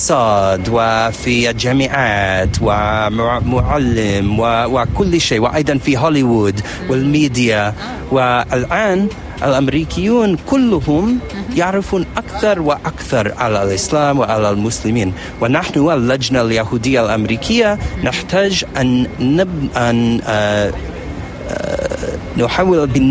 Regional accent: United States; Arabic is a second language; عندنا في أمريكا تنوع

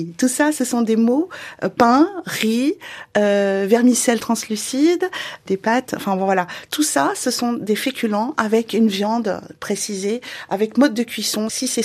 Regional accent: south of France, France; nous, dans le Sud, moi, je suis du Sud, donc je suis d'origine du Sud

